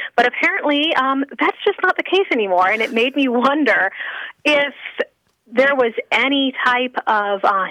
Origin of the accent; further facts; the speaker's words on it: Louisiana, United States; No, I grew up in Louisiana.